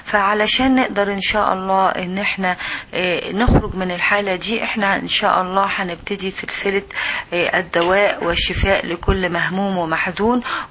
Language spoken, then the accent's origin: Arabic; Egypt; moved away as an adult; now in United States; وانا اساسا مصرية بعيش في امريكا مع جوزي واولادي بقالي حوالي أكثر من 10 سنين.